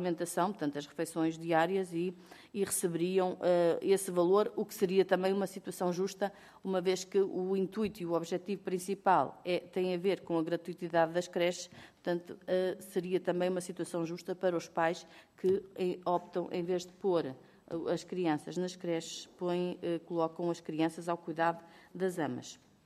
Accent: Leiria, Portugal; eu sou do Distrito de Leiria, portanto tenho conhecimento direto do que é o trabalho das amas no terreno

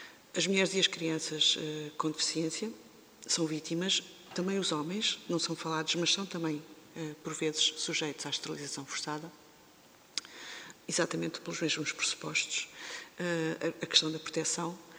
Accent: Portugal; muitas vezes que sou de Portugal

